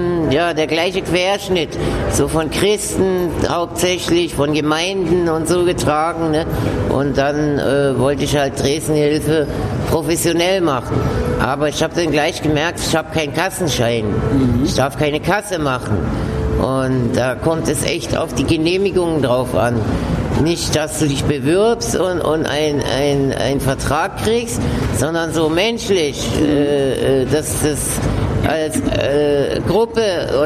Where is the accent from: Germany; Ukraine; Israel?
Germany; Westheim, Baden-Württemberg; now in Berlin, Germany; Aus Baden-Württemberg, Schwäbisch Hall. Aufgewachsen in Westheim, das ist Kreis Schwäbisch Hall, und dann mittlere Reife in Schwäbisch Hall.